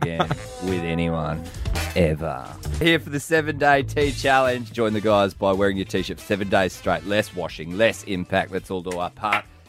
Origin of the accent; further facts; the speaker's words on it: Australia; I'm an Aussie as well.